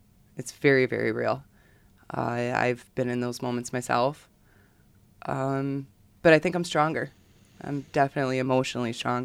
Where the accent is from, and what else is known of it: Greece, New York, United States; born or raised there